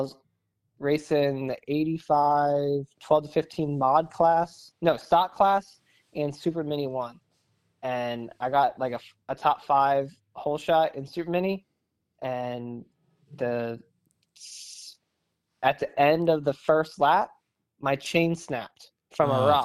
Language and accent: English; Delaware, United States; All right, so I'm from Delaware.